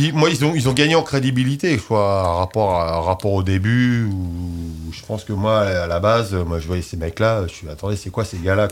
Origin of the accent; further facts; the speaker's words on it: Paris, Île-de-France, France; Écoute, moi, je suis parisien.